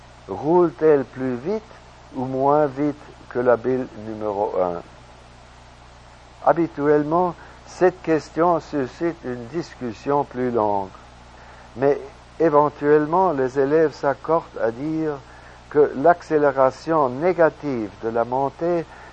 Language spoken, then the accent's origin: French; United States; French is a second language; Chez nous, aux États-Unis, c'est une croyance bien rare.